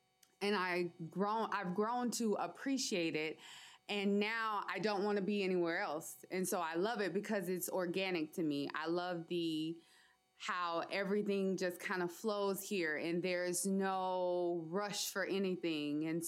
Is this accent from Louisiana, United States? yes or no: yes; Monroe, Louisiana, United States; now in Fairbanks, United States; I am originally from Monroe, Louisiana. I came here in 2005, and I say I'm stuck here now.